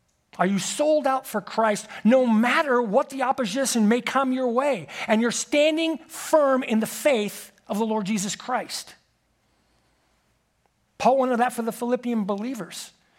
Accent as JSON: {"language": "English", "region": "Texas", "country": "United States", "said": "I love being a Texan."}